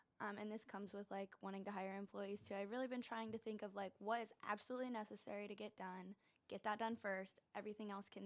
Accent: Yorktown, Indiana, United States; Well, technically, I'm from Yorktown.

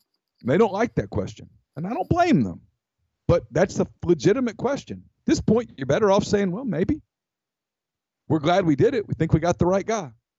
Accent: Ruston, Louisiana, United States; I grew up in Ruston, Louisiana.

